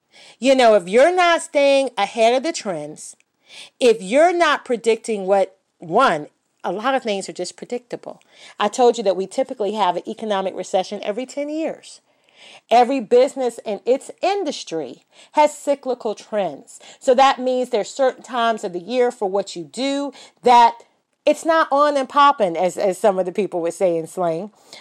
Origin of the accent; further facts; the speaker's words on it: United States; I am an American businesswoman